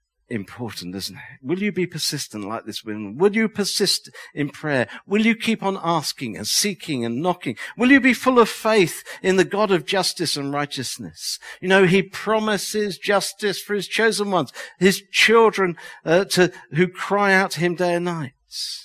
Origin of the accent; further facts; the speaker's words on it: United Kingdom; No, we're British here.